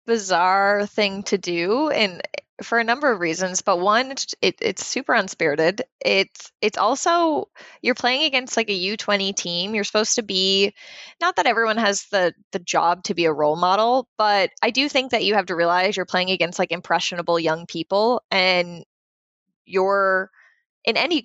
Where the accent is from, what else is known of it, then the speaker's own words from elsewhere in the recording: Canada; now in Halifax, Canada; I'm also a Canadian women's ultimate player, so I play on Salty, based out of Halifax, Nova Scotia.